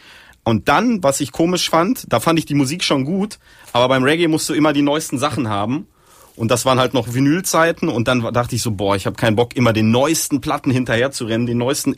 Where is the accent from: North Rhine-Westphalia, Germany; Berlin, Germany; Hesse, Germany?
North Rhine-Westphalia, Germany; weil ich komme aus dem Ruhrgebiet.